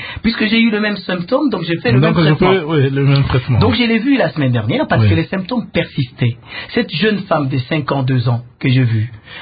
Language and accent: French; DR Congo; chez nous au Congo.